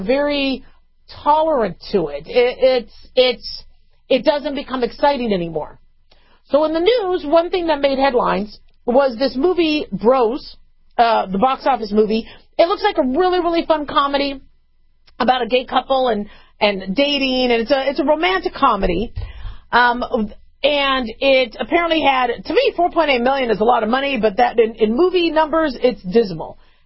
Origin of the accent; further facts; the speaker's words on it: Phoenix, Arizona, United States; And I grew up in Phoenix, so it was hot and it was boring.